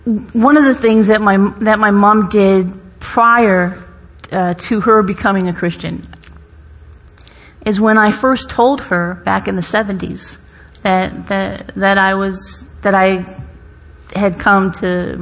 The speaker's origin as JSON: {"language": "English", "region": "New England", "country": "United States", "said": "I'm from the East Coast. Yeah, yeah. From the New England area."}